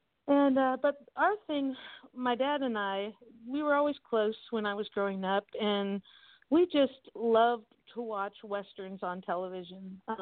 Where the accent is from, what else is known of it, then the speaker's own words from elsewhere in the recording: California, United States; moved away as an adult; also born or lived in Colorado / Texas; I was raised in Southern California until I was in my early 30s and then moved to Colorado and lived there for 4 years and then moved to Texas and was in Texas for 17 years.